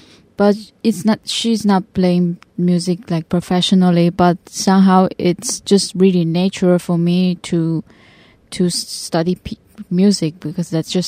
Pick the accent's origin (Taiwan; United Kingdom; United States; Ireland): Taiwan; Miaoli, Miaoli County; So my hometown is in Miaoli.